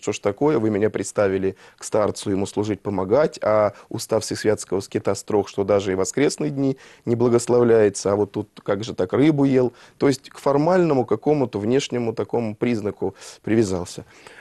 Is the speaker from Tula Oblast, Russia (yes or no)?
yes; Tula Oblast, Russia; где я вырос в Тульской области